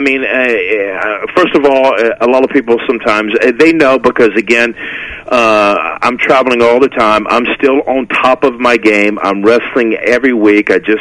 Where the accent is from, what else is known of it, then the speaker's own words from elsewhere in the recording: Pembroke, North Carolina, United States; I'm truly from the Lumbee Nation, which is in Pembroke, North Carolina.